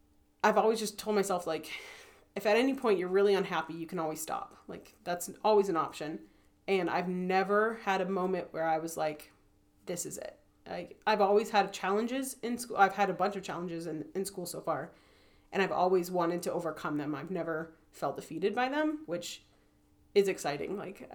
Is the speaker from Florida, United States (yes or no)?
yes; Florida, United States; Yeah, I'm from Central Florida, like right around Disney area.